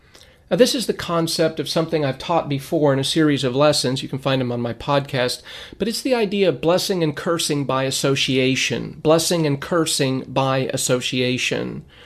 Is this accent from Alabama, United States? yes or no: no; Lancaster, California, United States; when I was a young boy growing up in Lancaster, California in the 70s